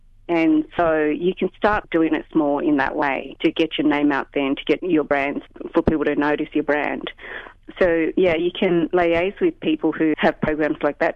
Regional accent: Sydney, New South Wales, Australia; I'm from Sydney.

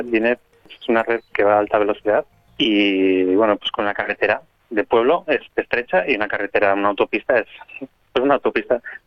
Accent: Spain; now in Australia; aquí en Australia hay muchas casas, no hay muchos apartamentos, como por ejemplo en mi país, en España.

